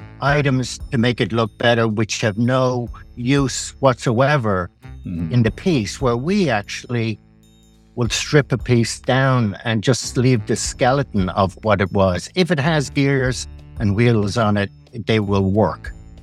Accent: Dublin, Leinster, Ireland; moved away as an adult; now in Oakville, United States; Here's my story. I'm Irish. I'm from Dublin and emigrated here in 1987.

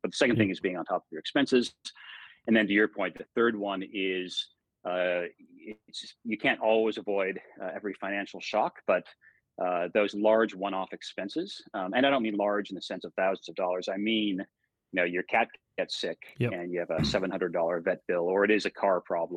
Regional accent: United States; also born or lived in Sydney, Australia; so I'm American originally. My accent might have given me away there.

